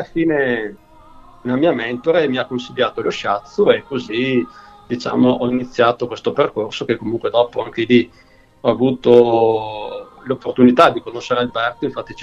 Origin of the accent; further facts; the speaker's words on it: Megliadino San Fidenzio, Veneto, Italy; sono di Borgo Veneto, precisamente da Migliadino San Fidenzio.